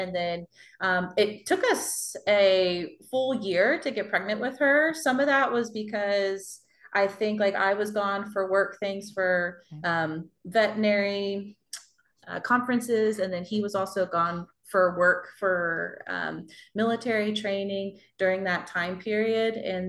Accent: Oklahoma, United States; And then I'm originally from Oklahoma. So a lot of my family is back in Oklahoma right now.

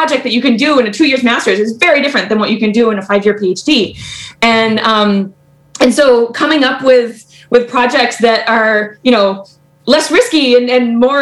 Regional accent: United States; now in Canada; So I'm American. I grew up in the States. I did all my training in the States.

